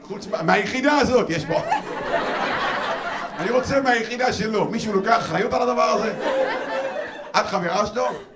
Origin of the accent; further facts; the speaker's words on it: Northern District, Israel; אני מגיע מהצפון.